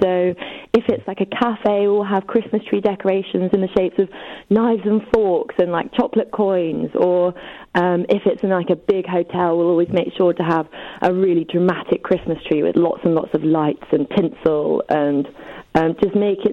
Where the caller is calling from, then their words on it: Hitchin, East of England, United Kingdom; North Hertfordshire, near Hitchin.